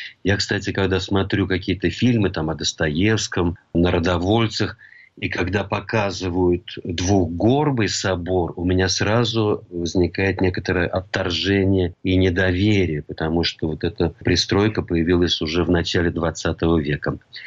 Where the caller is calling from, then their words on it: Italy; Ну, я из Италии вещаю